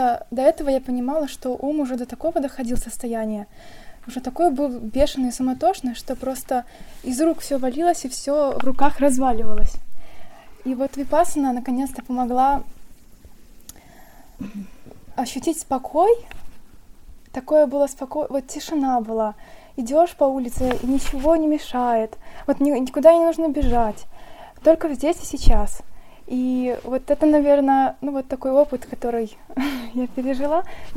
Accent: Belarus; мне 22 года, я из Беларуси.

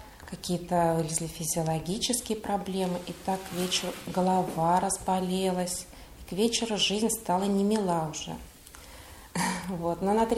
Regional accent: Leningrad Oblast, Russia; я приехала из Ленинградской области.

